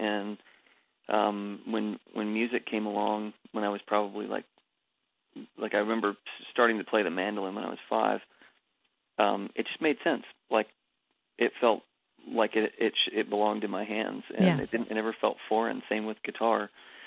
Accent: Homer, Alaska, United States; You know, I grew up in Alaska in a little town, fishing town called Homer, Alaska.

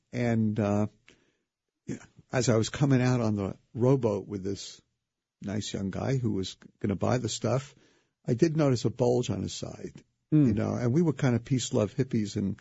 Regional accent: Brooklyn, New York, United States; So I like to say I was born and raised in the Holy Land, Brooklyn.

